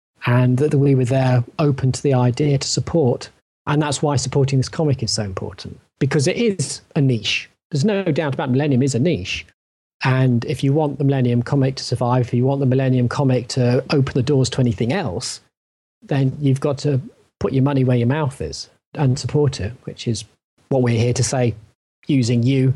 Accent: England, United Kingdom; For me, as an English person, Doctor Who is a big example

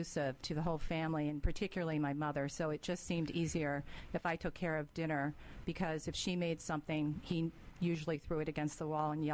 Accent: Baltimore, Maryland, United States; also born or lived in Washington, D.C.; I was born in Washington, D.C., and lived in a foster home for a while. And then I was adopted into a family in Baltimore.

